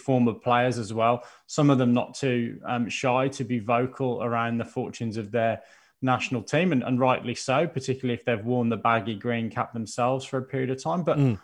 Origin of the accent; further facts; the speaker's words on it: Birmingham, West Midlands, United Kingdom; but I'll be rooting for my hometown Birmingham boys.